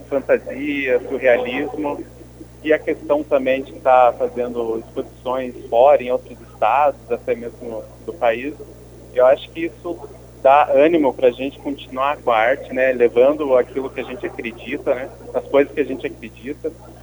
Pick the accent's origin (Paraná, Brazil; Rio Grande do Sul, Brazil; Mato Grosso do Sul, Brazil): Paraná, Brazil; União da Vitória; Que eu nasci e cresci aqui na União, morei até 2002 aqui.